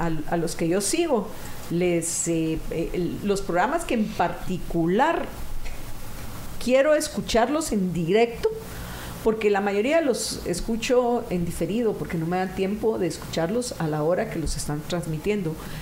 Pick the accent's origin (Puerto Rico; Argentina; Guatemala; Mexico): Guatemala; como ciudadanos guatemaltecos